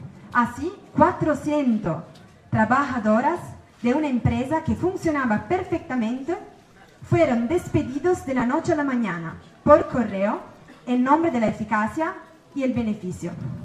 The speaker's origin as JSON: {"language": "Spanish", "country": "Italy", "second_language": "Spanish", "said": "venimos de Italia."}